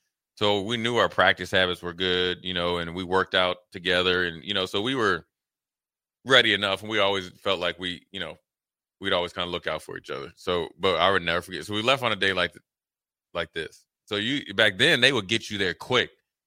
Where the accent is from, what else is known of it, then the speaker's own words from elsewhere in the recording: Frederick, Maryland, United States; I'm from family from Frederick, D.C. area.